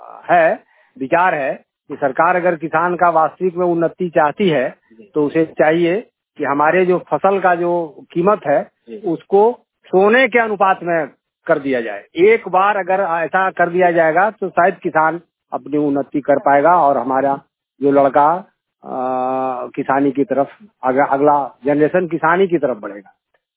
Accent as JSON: {"language": "Hindi", "town": "Son", "region": "Bihar", "country": "India", "said": "ग्राम सोन पे, पंचायत गरसंडा, अंचल जमुई।"}